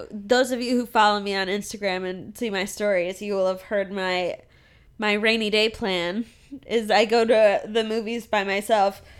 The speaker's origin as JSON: {"language": "English", "town": "Chicago", "region": "Illinois", "country": "United States", "said": "I'm from Chicago."}